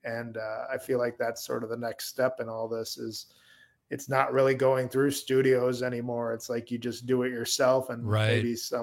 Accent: Wisconsin, United States; growing up in Wisconsin, we had the sort of this Vince Lombardi element in our lives

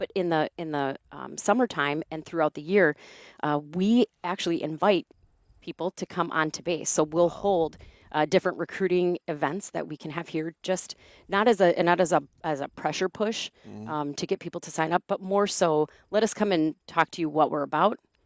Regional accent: Green Bay, Wisconsin, United States; So I was born and raised in Green Bay, graduated from high school there about a year after graduation.

